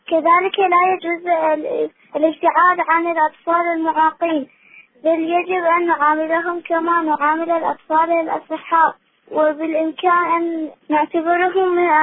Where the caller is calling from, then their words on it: Iraq; من العراق.